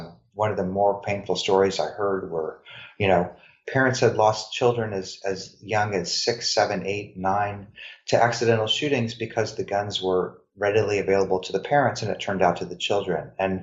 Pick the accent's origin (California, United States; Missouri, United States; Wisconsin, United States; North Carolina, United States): Missouri, United States; I remember growing up in Missouri